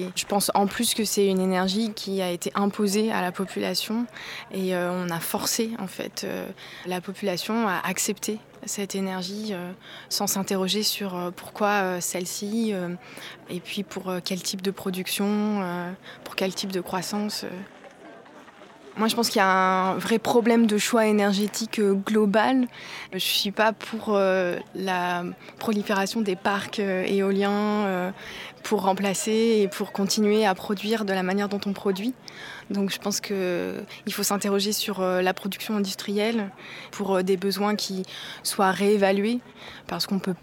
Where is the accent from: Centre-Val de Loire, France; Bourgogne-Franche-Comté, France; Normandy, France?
Normandy, France; Équeurdreville; Moi, je viens du Cotentin, je viens d'Équeurdreville. Enfin, c'est une des villes qui embauche le plus dans le nucléaire. Et je viens donc d'une des régions les plus nucléarisées de France.